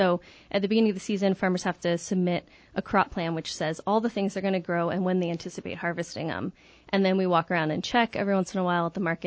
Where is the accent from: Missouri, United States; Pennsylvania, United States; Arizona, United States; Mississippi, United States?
Arizona, United States; Prescott; Well, I grew up here in Prescott, and my grandmother had a huge garden in her yard.